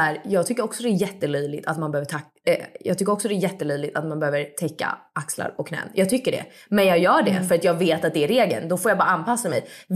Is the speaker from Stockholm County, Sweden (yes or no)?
yes; Stockholm, Stockholm County, Sweden; now in Rome, Italy; Alltså man ser ju turister på ett annat sätt tycker jag än vad man såg hemma i Stockholm.